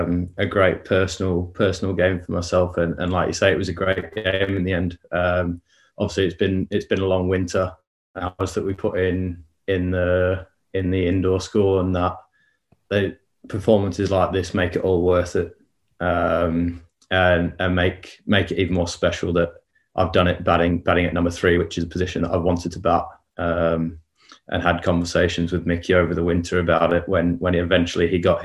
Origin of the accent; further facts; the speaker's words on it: England, United Kingdom; born there; moved away; I was born in England, so I'm English.